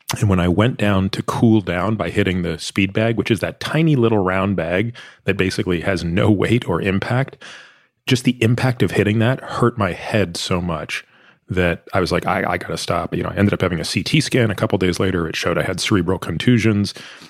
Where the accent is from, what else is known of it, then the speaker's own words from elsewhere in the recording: Toronto, Ontario, Canada; I grew up in Toronto.